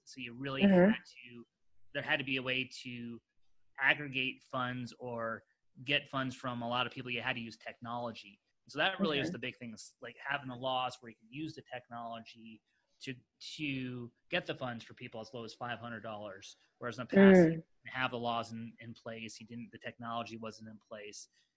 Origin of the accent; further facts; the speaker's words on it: Connecticut, United States; also born or lived in Boulder, Colorado; now in San Diego, United States; I grew up in Connecticut, which is basically, I feel like, a giant suburb of New York City.